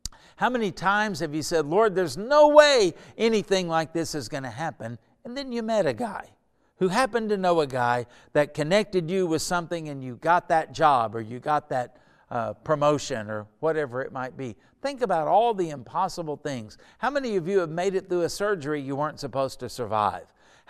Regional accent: Oklahoma, United States; And we said, we're from Oklahoma.

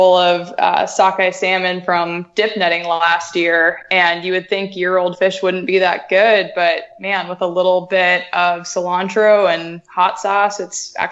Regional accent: Bird Creek, Alaska, United States; So I was born and raised here in Bird Creek, Alaska, and was fortunate to be raised on really healthy, good food.

